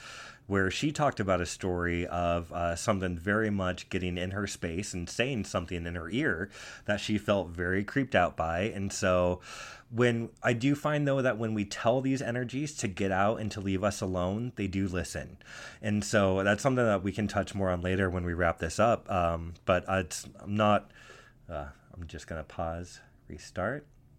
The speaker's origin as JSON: {"language": "English", "town": "Cleveland", "region": "Ohio", "country": "United States", "tie": "born or raised there", "also_born_or_lived": "Washington", "said": "So I'm initially from Washington, but I grew up in the suburbs of Cleveland after I'd lived here for about 7 years. And then family moved out to the Midwest"}